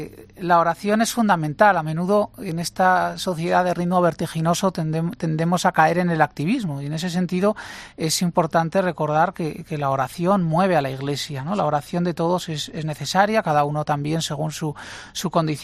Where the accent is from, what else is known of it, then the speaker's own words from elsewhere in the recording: Zaragoza, Aragon, Spain; yo recuerdo el párroco que tenía cuando era pequeño en Zaragoza